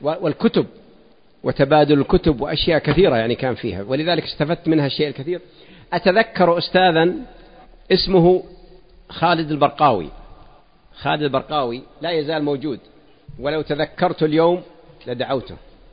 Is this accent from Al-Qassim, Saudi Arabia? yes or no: no; Al Ghat, Riyadh Province, Saudi Arabia; المحطة الأولى كانت في قرية يقال لها الغاط، يمكن يزعمون على الإخوان كانت قرية، لم تعد قريتنا الآن، أنا شبيت وكبرت وهي شبت وكبرت وأصبحت مدينة.